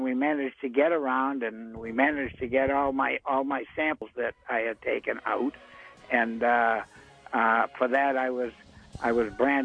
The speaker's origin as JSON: {"language": "English", "town": "Boston", "region": "Massachusetts", "country": "United States", "said": "Okay. I'm an engineer. I'm from Boston, Massachusetts, here in the United States."}